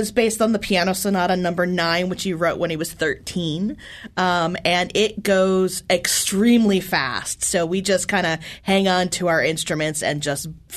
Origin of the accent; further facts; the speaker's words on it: Chicago, Illinois, United States; I grew up in Chicago.